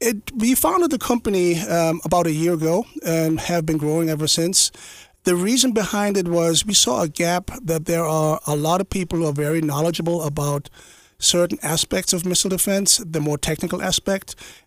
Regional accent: Germany; raised in Germany with my name … That's probably hard to disguise. So my dad was German. I grew up in Germany like a regular German kid, went to school over there.

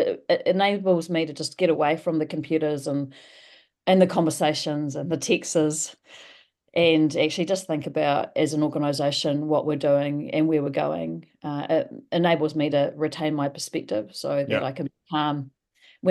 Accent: New Plymouth, Taranaki, New Zealand; also born or lived in Northland; I was born up in Northland, and half my family's up in Northland and half my family's in New Plymouth. And I moved to New Plymouth when I was quite young, probably about 4 or 5 years of age.

